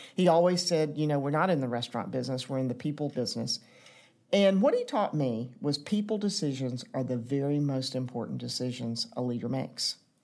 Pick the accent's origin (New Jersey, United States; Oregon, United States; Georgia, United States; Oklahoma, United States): Georgia, United States; Atlanta; I grew up in Atlanta, ate Chick-fil-A from the time I was a little girl.